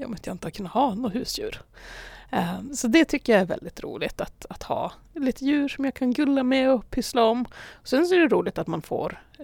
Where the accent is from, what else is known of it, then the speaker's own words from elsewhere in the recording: Luleå, Norrbotten County, Sweden; jag är ju född på Östermalm i Luleå, som är ett villaområde som ligger ganska nära centrala stan. Och när jag var 18 så flyttade jag ifrån stan, men det är 12 år sedan ungefär